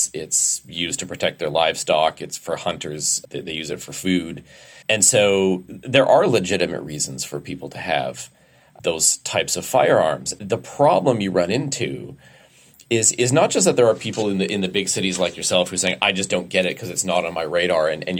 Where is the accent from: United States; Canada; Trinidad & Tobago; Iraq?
Canada; Alberta; I was raised in Alberta. Western alienation is an actual thing.